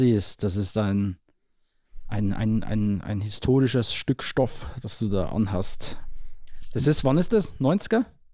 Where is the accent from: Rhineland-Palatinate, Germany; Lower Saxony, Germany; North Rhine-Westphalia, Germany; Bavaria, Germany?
Bavaria, Germany; Neusorg; Ich komme ja aus dem Kern, aus Neusorg stamme ich und bin über Marktredwitz, Weiden und Nappburg.